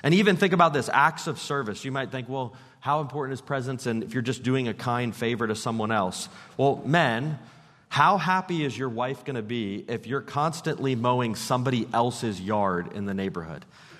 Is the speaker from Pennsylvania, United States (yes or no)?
yes; Pennsylvania, United States; I'm from Pennsylvania, went to school in North Carolina, about 8 hours away from home